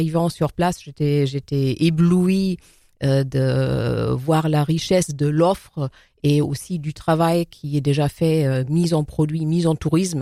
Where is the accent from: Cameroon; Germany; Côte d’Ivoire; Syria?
Germany; now in France; après avoir grandi en Allemagne, je suis venue en France